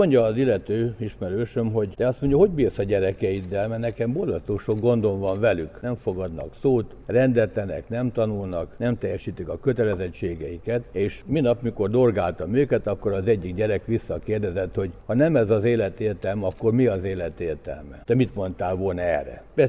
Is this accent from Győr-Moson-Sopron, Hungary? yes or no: no; Debrecen, Hajdú-Bihar, Hungary; also born or lived in Gáborján; Debreceni lévén itt éltem le az életemet, bár nem Debrecenben születtem, közel Debrecenhez egy kis faluban, Gáborjánban, de diák éveimet, bár itt töltöttem, és azóta itt élek Debrecenben